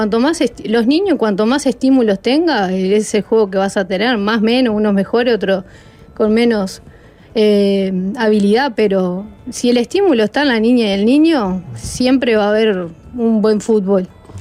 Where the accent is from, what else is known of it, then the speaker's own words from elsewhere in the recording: Trinidad, Flores, Uruguay; Yo soy de Trinidad Flores, sí. Allá no existía fútbol femenino en aquel entonces